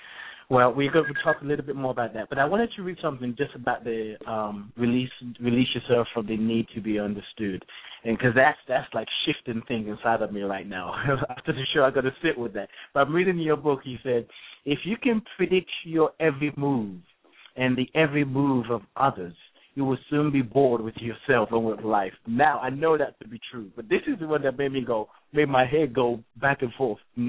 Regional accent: Nigeria; I initially had a question I wanted to ask you. I'm from Nigeria.

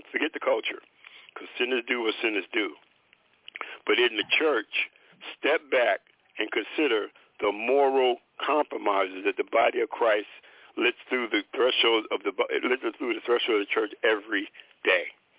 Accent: New York City, New York, United States; New York City, where I grew up in New York, oh man, come on, they're giving weed away up there.

